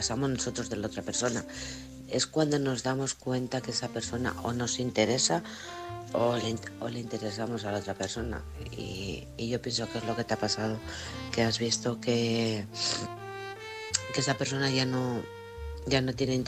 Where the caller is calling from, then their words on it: Alcorcón, Community of Madrid, Spain; de Alcorcón.